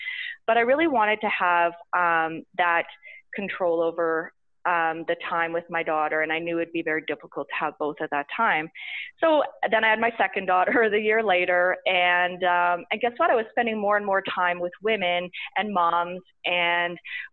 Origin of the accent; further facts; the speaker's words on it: Saskatchewan, Canada; I was from Saskatchewan. I'd went to university there